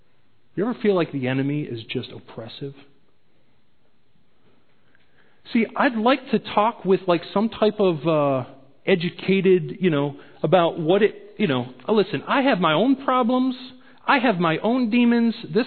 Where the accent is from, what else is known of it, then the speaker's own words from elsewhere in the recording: Kirkwood, Missouri, United States; I'm from Kirkwood.